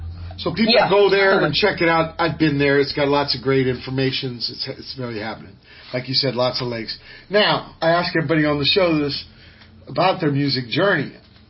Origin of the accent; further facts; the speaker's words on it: Virginia, United States; You know, I come from Virginia, but I like this California thing about being a little relaxed on the mustache.